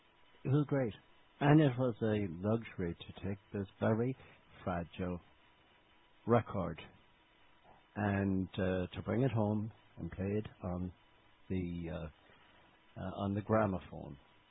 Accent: Attymass, Connacht, Ireland; And in our case, growing up in Mayo and coming from a place called Achimass at the foot of the Ox Mountains, we would go into Ballina

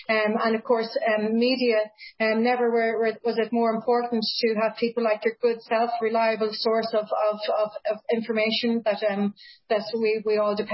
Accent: County Monaghan, Ireland; Well, I grew up in County Monaghan, which is in the province of Ulster.

